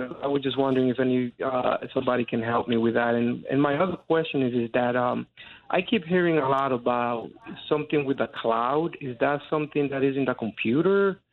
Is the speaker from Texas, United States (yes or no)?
no; Bronx, New York, United States; I'm from the Bronx.